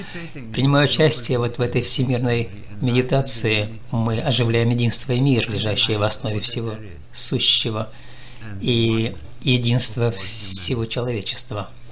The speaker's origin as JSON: {"language": "Russian", "town": "Brooklyn", "region": "New York", "country": "United States", "said": "я из Бруклина."}